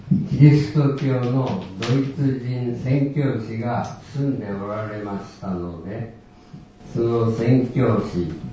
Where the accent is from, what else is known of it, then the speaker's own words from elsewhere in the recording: Maizuru, Kyoto, Japan; 平成7年に、東芝を定年退職して、ふるさとの舞鶴に帰郷しました。